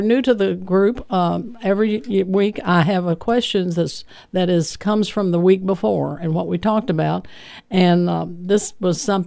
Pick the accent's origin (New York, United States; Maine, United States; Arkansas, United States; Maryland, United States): Arkansas, United States; Little Rock; I remember growing up in Little Rock that my dad always had the latest big boy or bitter boy tomatoes.